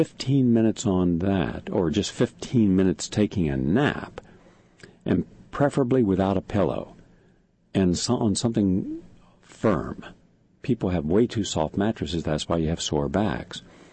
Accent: the South, United States; Where I grew up in the South, we were, as children, we were told, whether we liked it or not, more often not, we did not like it, to take a nap.

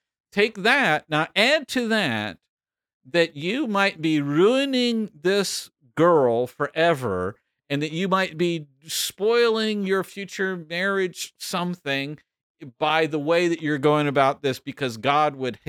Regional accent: the South, United States; I grew up in the South, and I grew up in sort of old-fashioned kind of world.

